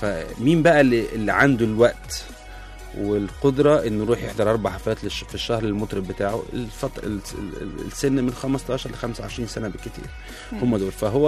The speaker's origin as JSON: {"language": "Arabic", "country": "Egypt", "said": "إحنا نبقى مصريين"}